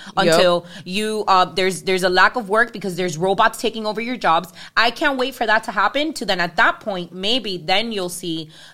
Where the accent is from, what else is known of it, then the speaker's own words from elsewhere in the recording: United States; large family that clearly continues to live in Cuba that I don't have a lot of relationship with because I grew up in the States.